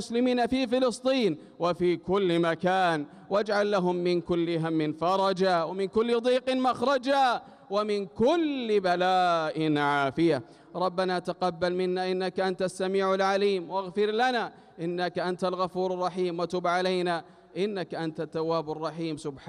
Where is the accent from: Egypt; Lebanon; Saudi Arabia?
Saudi Arabia; وأدِم نعمة الأمن والأمان على بلادنا المملكة العربية السعودية وعلى سائر بلاد